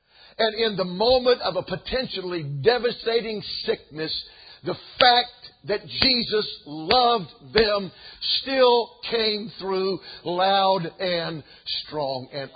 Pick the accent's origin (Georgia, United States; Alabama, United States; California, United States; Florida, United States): Georgia, United States; I said, "Hey … I'm from Georgia."